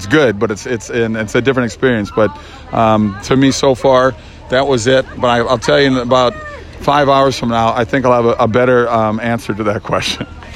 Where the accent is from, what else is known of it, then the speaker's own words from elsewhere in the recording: Minnesota, United States; But I grew up in Minnesota, so I grew up in snow as well.